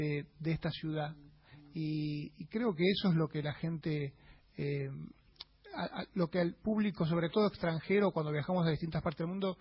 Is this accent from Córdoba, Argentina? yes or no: no; Buenos Aires, Argentina; Nosotros vivimos acá, somos todos de Buenos Aires